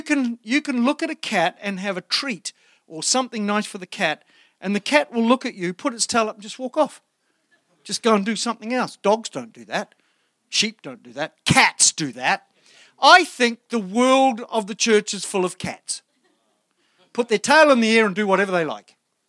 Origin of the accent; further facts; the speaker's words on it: New Zealand; born there; Well, I was born in New Zealand.